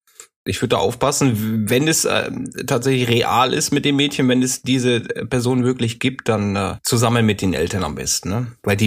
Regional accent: Schwerin, Mecklenburg-Vorpommern, Germany; Nein, ja, aus Schwerin, Junge, meine Heimat.

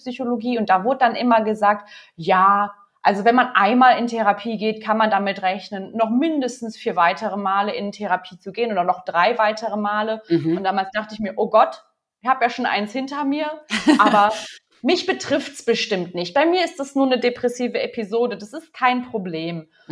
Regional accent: Cologne, North Rhine-Westphalia, Germany; ich bin Kölnerin

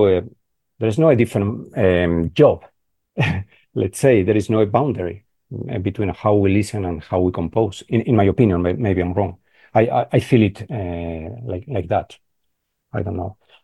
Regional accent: Spain; English is a second language; Well, I don't want to be very hard with the Spanish reality, but for historical reasons, I think we are very far from Germany, Austria, the center of Europe, Paris, etc.

